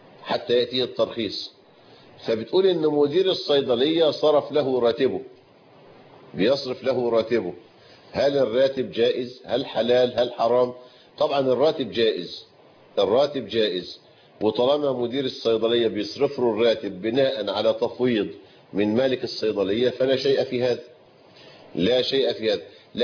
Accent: Egypt; كل هذه من البدع التي فشت عندنا في مصر

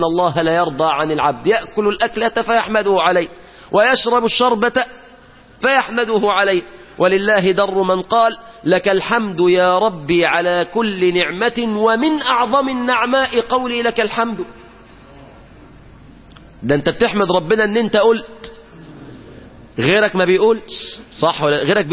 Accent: Mansoura, Dakahlia, Egypt; الولد اللي في بلدنا المنصورة ماشي حاطط ايده على كتف واحد،

